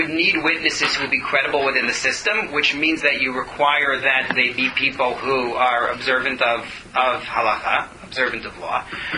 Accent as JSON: {"language": "English", "country": "United States", "said": "I was floored because I'm an American. And as an American, it's like, well, it's my money"}